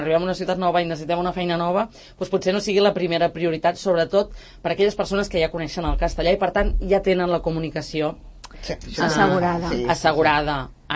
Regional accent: Vic, Catalonia, Spain; És que soc de Vic.

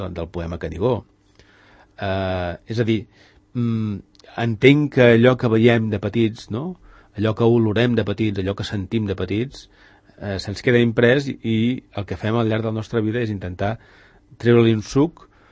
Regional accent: Catalonia, Spain; tots dos som d'Osona.

